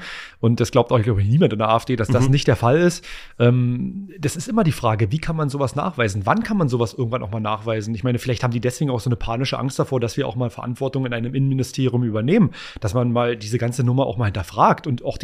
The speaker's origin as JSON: {"language": "German", "region": "Saxony-Anhalt", "country": "Germany", "said": "Ich meine, ich komme aus Sachsen-Anhalt"}